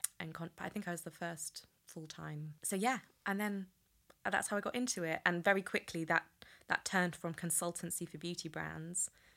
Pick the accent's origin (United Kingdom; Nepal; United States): United Kingdom; Newcastle, North East England; also born or lived in Leeds / Hertfordshire; now in London, United Kingdom; Yeah, so I'm from Newcastle. I sort of worked my way down the country from Newcastle to Leeds to Hertfordshire to London at ad agencies